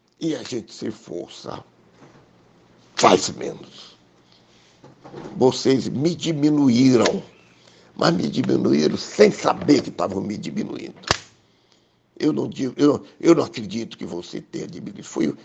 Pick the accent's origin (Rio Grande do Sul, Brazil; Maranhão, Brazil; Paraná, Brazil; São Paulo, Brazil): Maranhão, Brazil; Bacabal; o Bacabal perdeu tanto, mais uma vez minha terra perde.